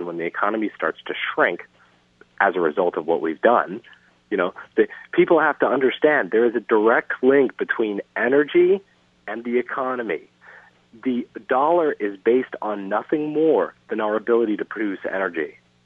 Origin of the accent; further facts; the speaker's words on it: Louisiana, United States; It starts with my personal history of growing up in Louisiana, watching members of my family get sick, and some of them die from pollution from the oil refineries there.